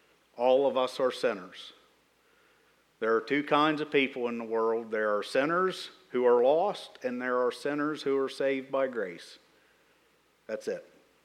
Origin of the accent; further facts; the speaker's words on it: Pennsylvania, United States; I come from Huntington County, the southern end of Huntington County, Orbazonia, Mapleton area, and I'm in a valley between Saltella and Mapleton called Hares Valley, and it's a very rural area. So this is a big city to me.